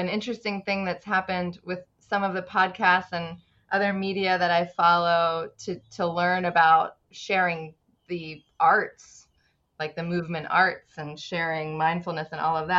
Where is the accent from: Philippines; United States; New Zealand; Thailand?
United States; Philadelphia, Pennsylvania; also born or lived in California; now in St. Petersburg, United States; I grew up in Philadelphia area and then lived in California and San Diego for a while before moving here in 2006